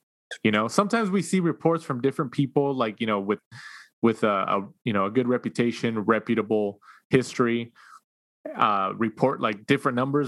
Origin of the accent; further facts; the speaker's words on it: United States; being Mexican American, I was watching it with my Mexican family, obviously.